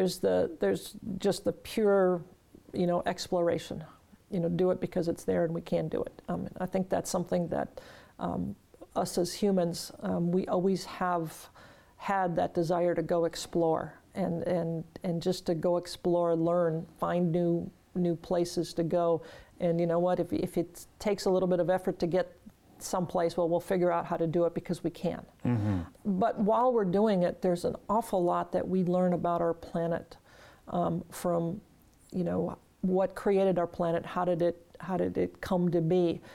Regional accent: Minnesota, United States; I grew up in Minnesota, I can swim. So off I went to Navy Dive School and became a Navy diver

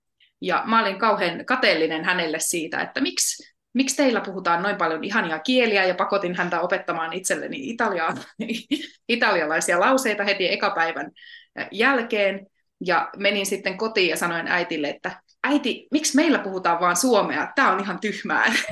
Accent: Lapland, Finland; Myöskin asuin lapsena tuolla Lapissa, 2 kilometriä Ruotsin rajalta

